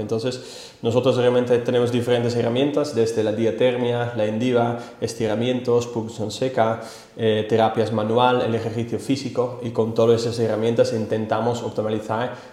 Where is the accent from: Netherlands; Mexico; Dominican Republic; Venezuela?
Netherlands; Spanish is a second language; Yo soy de Holanda